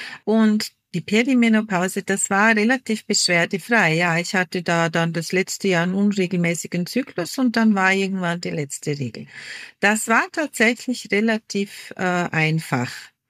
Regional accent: Vorarlberg, Austria; Weil eben bei uns in Vorarlberg die Feuerfrauen so stark und groß geworden sind.

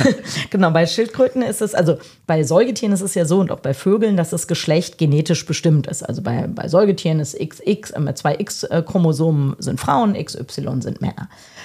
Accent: Hesse, Germany; da, wo ich aufgewachsen bin, in der Nähe von Frankfurt

